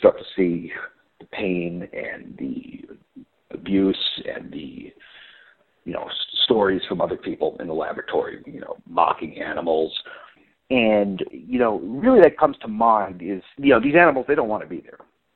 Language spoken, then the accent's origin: English; Fort Lee, New Jersey, United States; now in Washington, United States; Nowadays, I work in Washington, D.C. I'm originally from Fort Lee, New Jersey, right outside of New York City.